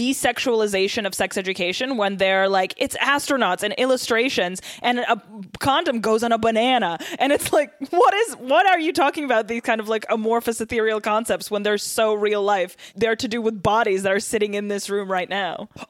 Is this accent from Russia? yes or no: yes; Russia; So I was born and raised in Russia.